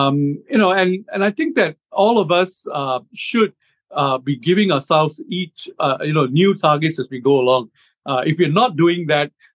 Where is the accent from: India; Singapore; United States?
Singapore; I'm from Singapore, so I live in Singapore. I live in a beautiful apartment that looks out to the sea and the city skyline.